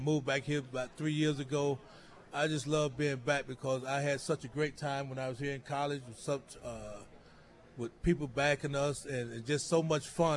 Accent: Illinois, United States; And I tell them I'm from Illinois.

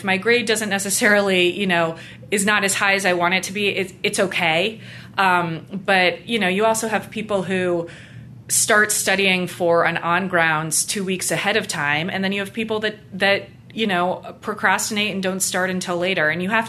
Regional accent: Connecticut, United States; I grew up in Connecticut, and so I was out of state

